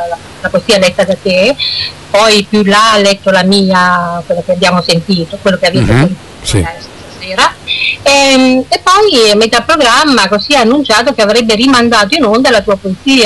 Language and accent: Italian; Argentina; Io argentina, però diciamo che anche dall'altra parte c'è un po' di italiano.